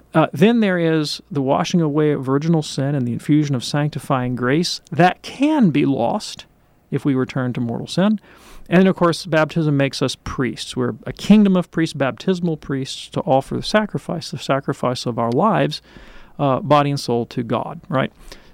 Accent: Southern US, United States; Even though I'm from the South, I didn't grow up listening to bluegrass.

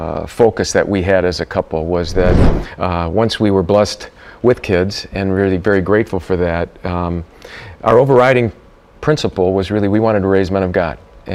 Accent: Ann Arbor, Michigan, United States; from Ann Arbor, Michigan.

